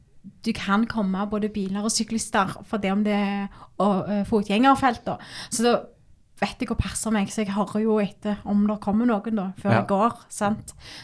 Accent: Tau, Rogaland, Norway; Men hjemme på Tau, der jeg vokst opp og bor ennå, jeg veldig godt kjent, sant?

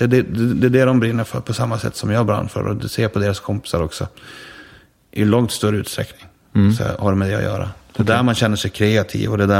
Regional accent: Sweden; Att vi är svenskar och vi delar någon slags värdegrund och såna här saker.

